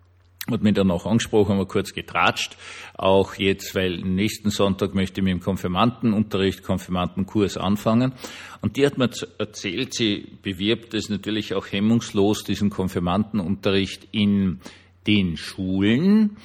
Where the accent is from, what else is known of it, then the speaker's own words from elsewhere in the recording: Vienna, Austria; die Familien sind auch viel größer, als ich jetzt als Wiener gewohnt bin.